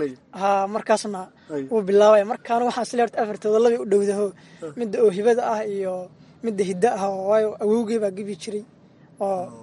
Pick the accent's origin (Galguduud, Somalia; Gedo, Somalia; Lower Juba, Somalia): Galguduud, Somalia; Gidheys; Aniga waxaan ku dhashay tuulo la yiraahdo Gidheys oo u dhow deegaanka amase aan iraahday degmada Cadaado. Halkaas waan ku soo qaatay dugsiga hoose dhexe sare, dugsiga hoose dhexe aan ku soo qaatay Gidheys, sidoo kale dugsiga sare waxaan uga soo baxay degmada Cadaado.